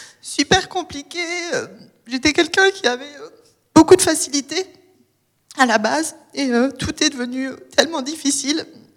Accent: Vétroz, Valais, Switzerland; j'ai 25 ans. Je suis valaisanne, j'ai vécu toute ma vie à Vétro. Et c'est dans l'église catholique de ce village que j'ai été baptisée.

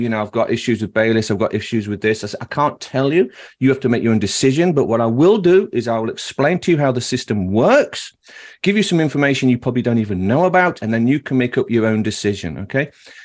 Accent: England, United Kingdom; accent: blend of English accents; accent. It's a blend of all sorts of different accents from England. So I moved around a lot. So this is my accent. I don't think anyone else speaks like I do.

